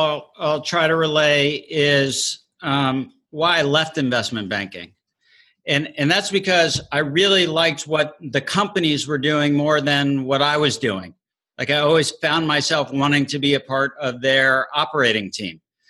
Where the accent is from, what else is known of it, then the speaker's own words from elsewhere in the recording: Miami, Florida, United States; also born or lived in Northeast / West Coast; now in Nashville, United States; But I grew up in Miami. I went to school in the Northeast. I worked in the Northeast for 7 years. Then I worked on the West Coast for 6 years, and then migrated to Nashville